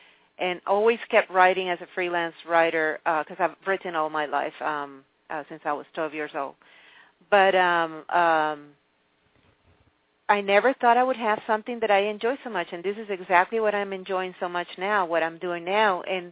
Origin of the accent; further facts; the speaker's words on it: Caracas, Capital District, Venezuela; moved away as an adult; now in United States; because I grew up in Venezuela, and when I came to the U.S., I was actually very happy.